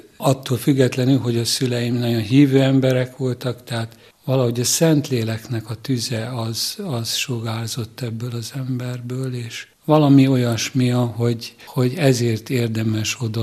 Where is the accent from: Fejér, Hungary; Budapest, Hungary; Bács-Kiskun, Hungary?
Budapest, Hungary; born there; 1958-ban születtem, és Budapesten, ott a, tulajdonképpen az úgynevezett Rózsadombon.